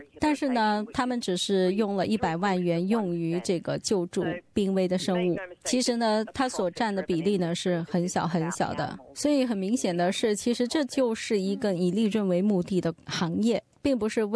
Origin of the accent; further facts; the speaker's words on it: Australia; 而且我们澳大利亚人非常的幸运